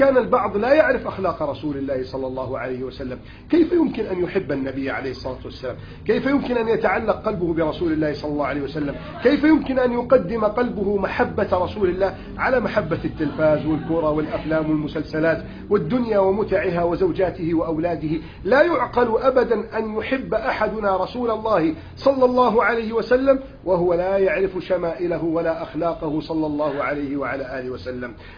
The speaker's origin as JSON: {"language": "Arabic", "country": "Egypt", "said": "بلادنا مصر"}